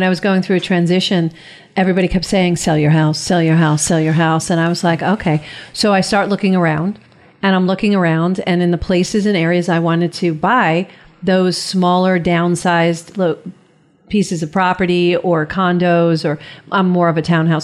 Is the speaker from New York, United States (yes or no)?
yes; Dix Hills, New York, United States; because I grew up in Dix Hills, and I remember when my parents sold that house